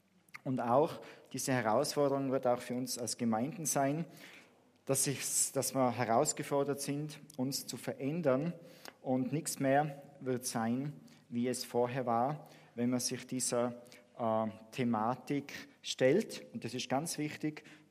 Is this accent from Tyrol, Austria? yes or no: yes; Vils, Tyrol, Austria; ich bin auch aufgewachsen eigentlich in Vils. Und Vils ist so ganz ähnlich wie Freilassing an der deutschen Grenze, 2 Kilometer entfernt. Man kann zu Fuß rübergehen. Und früher war da immer viel los und Stau, wo ich aufgewachsen bin.